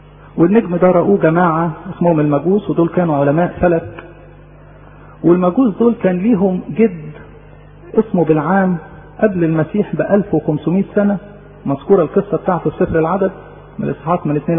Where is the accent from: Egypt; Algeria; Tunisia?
Egypt; انما في الحقيقة المفروض احنا كمصريين العيد دوت بالذات يبقى له كده مذاق وطعم خاص بالنسبة لنا